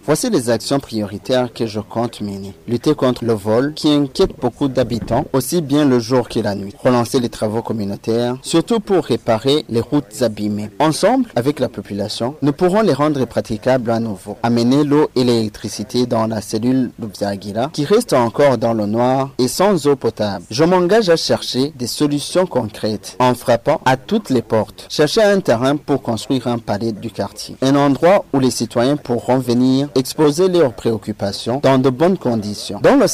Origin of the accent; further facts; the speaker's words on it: Gitega, Gitega Province, Burundi; Je viens de la province de Gitega, commune Gitega, zone Nyamugari, quartier Mouchache.